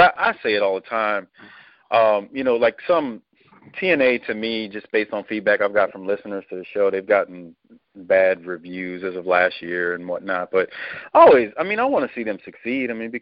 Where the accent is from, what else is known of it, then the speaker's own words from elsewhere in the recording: New Orleans, Louisiana, United States; born and raised in New Orleans was